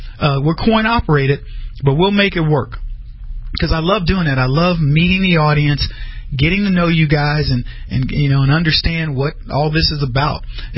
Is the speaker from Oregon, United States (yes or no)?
no; Texas, United States; I said, where are you from? Oh, we're from Texas. I said, well, that's where I'm from.